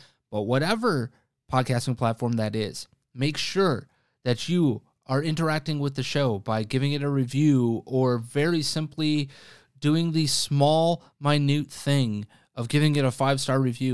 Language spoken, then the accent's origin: English; Wisconsin, United States; a discussion of gender from my home state of Wisconsin.